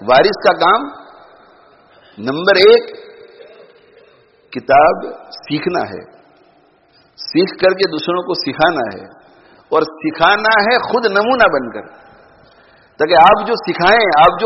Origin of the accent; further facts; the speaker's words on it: Pakistan; born there; اللہ نے مجھے پاکستان میں پیدا کیا اور میں پاکستانی نسل سے ہوں.